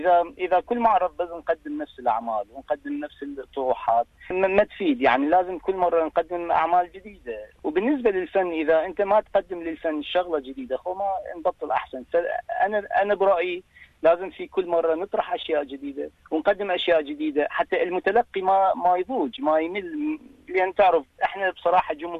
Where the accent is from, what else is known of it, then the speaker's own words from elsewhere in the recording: Kurdistan Region, Iraq; يعني أنا من كردستان العراق، كان الفن هناك غير شكل مثل ما هو ببغداد وبجنوب بغداد وبالمناطق الجنوبية